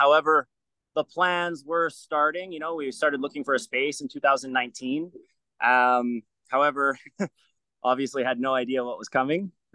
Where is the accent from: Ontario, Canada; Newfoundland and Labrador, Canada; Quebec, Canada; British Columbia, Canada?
British Columbia, Canada; Vernon; now in Vancouver, Canada; but I'm from Vernon. I started at a school called NOS BJJ.